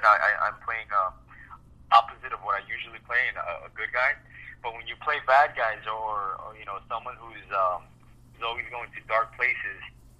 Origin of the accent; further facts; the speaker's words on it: Colombia; Colombian. I was born in Colombia